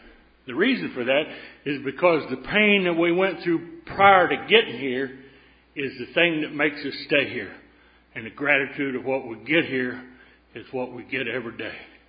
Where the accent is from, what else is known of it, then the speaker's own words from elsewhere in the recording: Texas-Oklahoma panhandle, United States; I grew up out in the Texas-Oklahoma panhandle where the men are men and the sheep are unscared.